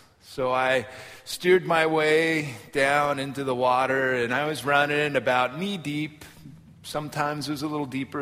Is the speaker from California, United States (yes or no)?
yes; California, United States; I was growing up in Orange County, and it's summertime